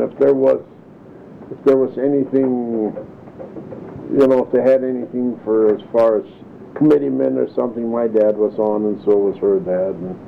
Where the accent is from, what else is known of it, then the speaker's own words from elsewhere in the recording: North Dakota, United States; I was from North Dakota